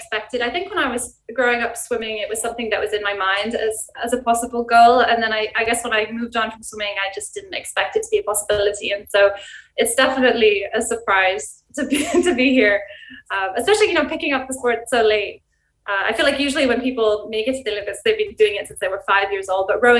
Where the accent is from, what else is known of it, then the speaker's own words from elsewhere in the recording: Uganda; I grew up in Uganda, so I knew the facilities were not going to be like